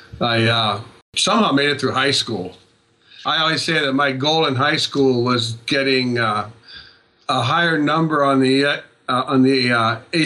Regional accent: California, United States; also born or lived in Ohio; I was born in Ohio, kind of grew up in California.

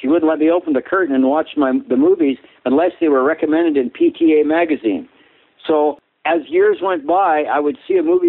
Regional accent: South Dakota, United States; I grew up in South Dakota. I grew up in the grocery business, and then in the movie theater business, then supermarkets, and then ranching.

